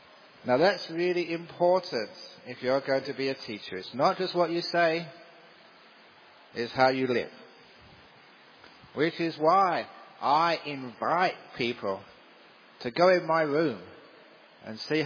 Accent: England, United Kingdom; When I was growing up in England, being a Buddhist, remember this was in the 60s and 70s

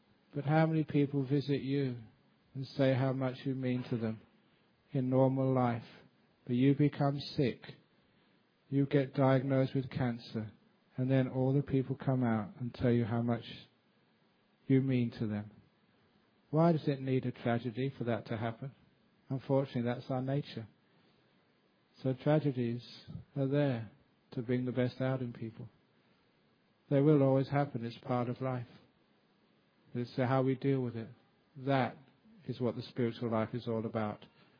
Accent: London, United Kingdom; born or raised there

